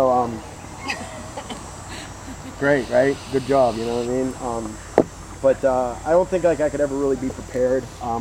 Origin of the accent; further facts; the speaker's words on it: Pittsburgh, Pennsylvania, United States; accent: Pittsburghese; I have the Pittsburghese because I'm from Pittsburgh. Okay. So like I say downtown and I say the north side.